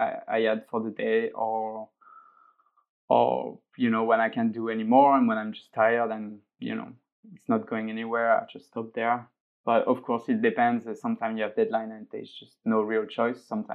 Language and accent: English; Montpellier, Occitania, France; English is a second language; now in Barcelona, Spain; Because I'm from the south of France. I'm from Montpellier, so it's pretty close actually.